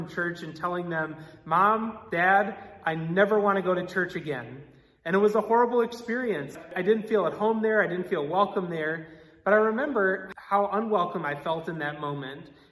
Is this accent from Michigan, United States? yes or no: yes; Clarkston, Michigan, United States; eventually would move to Michigan, which was home for me. I grew up in Clarkston, as I mentioned before.